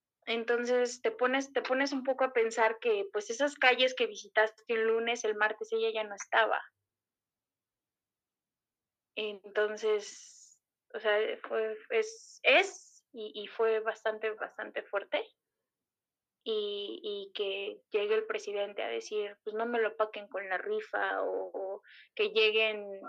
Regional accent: Valle de Chalco, State of Mexico, Mexico; Soy de Valle de Chalco, o sea, para empezar.

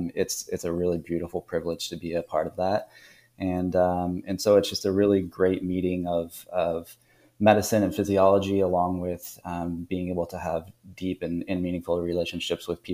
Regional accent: Southeast, United States; now in California, United States; I'm originally from the Southeast, but live in California now

